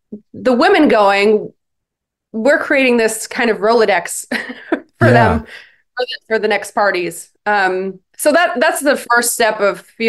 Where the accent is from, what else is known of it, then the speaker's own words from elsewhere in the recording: San Diego, California, United States; I was from San Diego. It's kind of a much smaller town than LA.